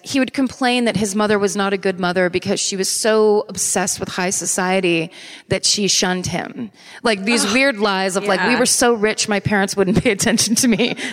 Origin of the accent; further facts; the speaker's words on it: California, United States; Also, I growing up in Sonoma County, which is like Marin County is the county above San Francisco where all of the rich people live.